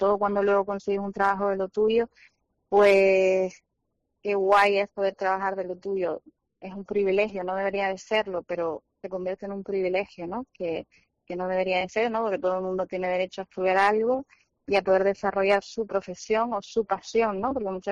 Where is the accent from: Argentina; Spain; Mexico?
Spain; Canary Islands; cada vez que digo que soy de Canarias, pues siempre la promociono, hablo muy bien